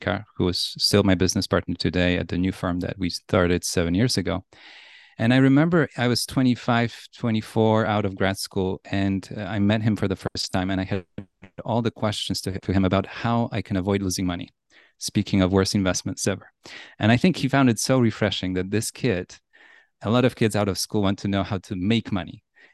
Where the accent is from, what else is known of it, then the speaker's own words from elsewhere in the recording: Poland; Well, I grew up in Poland. That's where I was born.